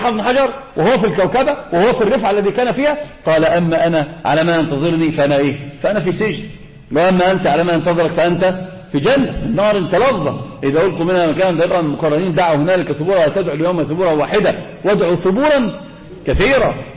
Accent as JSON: {"language": "Arabic", "country": "Egypt", "said": "هذا منتشر عندنا في مصر"}